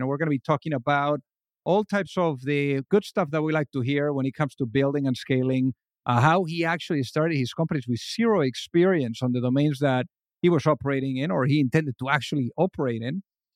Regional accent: Spain; English is a second language; from where I came from Spain

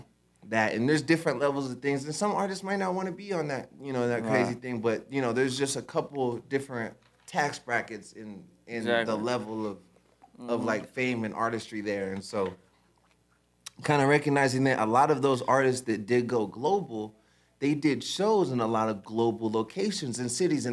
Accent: Las Vegas, Nevada, United States; And when I go to and travel and I say, oh, I'm from Vegas, they, oh my God, you're from Vegas.

